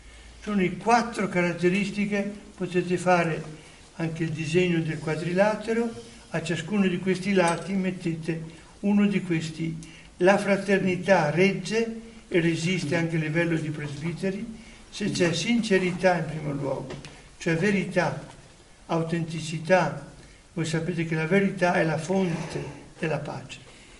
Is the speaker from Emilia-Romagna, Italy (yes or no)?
no; Trentino-Alto Adige, Italy; Io sono della Trentino